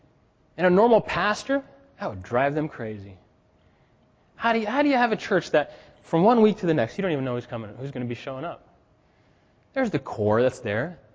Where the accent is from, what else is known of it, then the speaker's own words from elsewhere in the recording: Burkina Faso; now in Senegal; Growing up in Burkina and now working in Senegal, as I speak to the people, there's a lot of this spiritual battle going on.